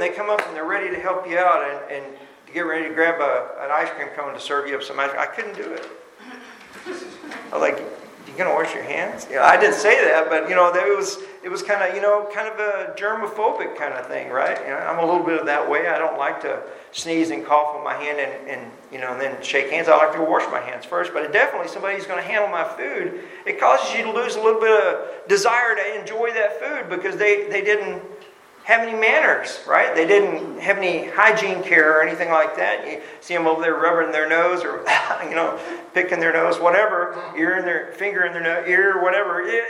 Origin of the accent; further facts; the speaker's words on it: Texas, United States; I say that as a Texan.